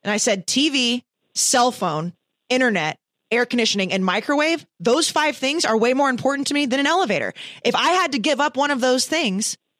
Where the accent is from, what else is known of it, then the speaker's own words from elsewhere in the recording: Dallas, Texas, United States; now in New York, United States; Well, I'm from Dallas. It's not like I'm from like the fucking Boons. You've seen plenty of skyscrapers in my life. And now I live in New York.